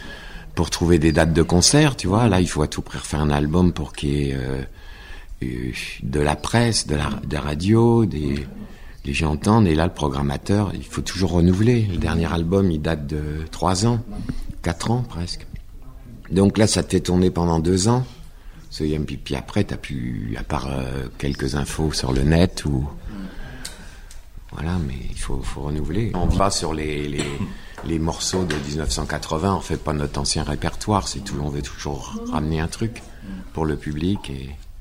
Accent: Normandy, France; Je suis normand, les vaches, les bœufs, c'est mon truc.

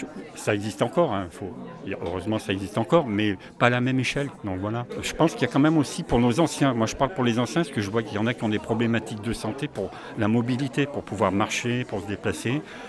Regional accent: La Chapelle-en-Vercors, Auvergne-Rhône-Alpes, France; Moi je viens de la Chapelle en Vercors.

